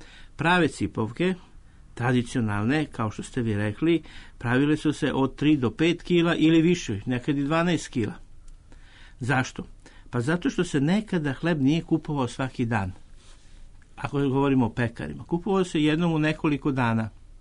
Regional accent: Vojvodina, Serbia; u Vojvodini smo mi, ja sam iz Vojvodine

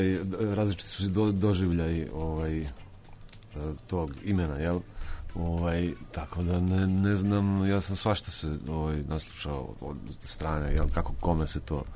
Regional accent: Čačak, Šumadija and Western Serbia, Serbia; Pa dole sam odrastao, dole sam rođen, dole sam rastao

